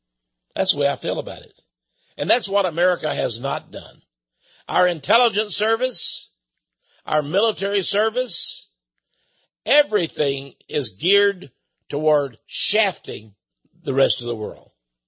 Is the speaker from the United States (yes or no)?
yes; United States; Come on. I'm an American.